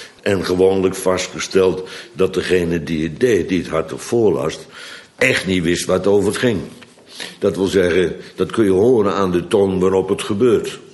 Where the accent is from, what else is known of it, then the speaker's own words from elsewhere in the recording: Bodegraven, South Holland, Netherlands; Maar bij ons in Bodegraven was het zo dat een beetje Calvinist verplicht was op zondagmiddag.